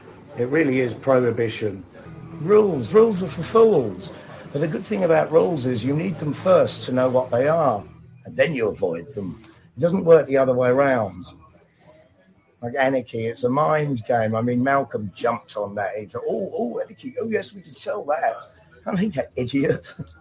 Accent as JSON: {"language": "English", "region": "London", "country": "United Kingdom", "tie": "born or raised there", "said": "I know that because I'm Irish. I mean, I grew up like Irish immigrant parents, you know, in a heavy Jamaican, Irish, Greek, Turkish, multi-mixture race called Arsenal, Finsbury Park."}